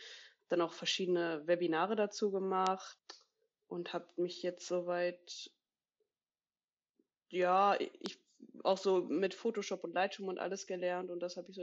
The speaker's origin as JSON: {"language": "German", "town": "Sillixen", "region": "North Rhine-Westphalia", "country": "Germany", "said": "ich bin 24, ich komme aus Sillixen, jeder kennt es. Das ist in Nordrhein-Westfalen im Lipperland"}